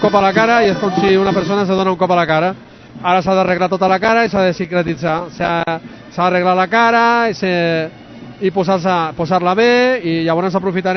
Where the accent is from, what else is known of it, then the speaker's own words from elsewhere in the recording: Ripollet, Catalonia, Spain; now in Sabadell, Spain; Jo no soc d'aquí, jo soc fill de Ripollet. El que passa que, bueno, visco aquí a Sabadell des que em vas casar. Fa 18 anys